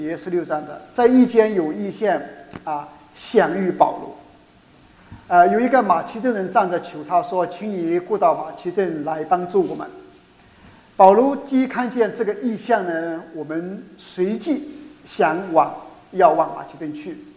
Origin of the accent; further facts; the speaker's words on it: Qingtian, Zhejiang, China; moved away as an adult; now in Spain; 那我是本地的华侨，来自浙江青田啊，青田在地图上是找不到的，但在西班牙那个国家呢，就60-70%的华侨是我们的青田同乡过去的啊。那我过去是开餐厅